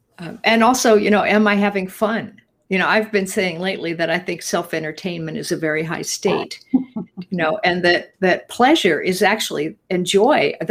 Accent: Midwest, United States; but I grew up in the Midwest, you know, with farmers and among other kind of people

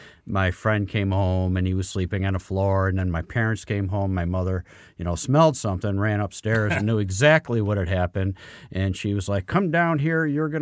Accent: Syracuse, New York, United States; also born or lived in Florida / Georgia; So I was born in Florida, lived in Georgia, moved up here, lived in, I think like 14 of the houses, 13 of the houses were in the Syracuse area.

